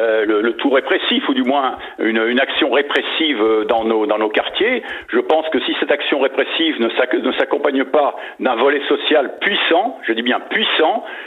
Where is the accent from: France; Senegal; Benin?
France; Je suis français d'abord, et compte tenu de mon passé, compte tenu de 5 siècles, ma famille est arrivée en France il y a 5 siècles, et je dois dire que j'ai la France qui coule dans mes veines.